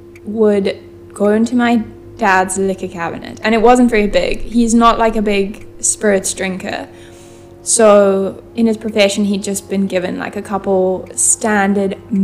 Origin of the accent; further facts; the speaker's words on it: Cape Town, Western Cape, South Africa; we are from South Africa, Cape Town, South Africa.